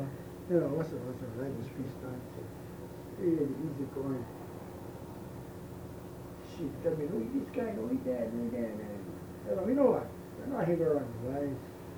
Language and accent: English; Kauai, Hawaii, United States; born there; also born or lived in Oahu; Yeah, when I was born in Kauai.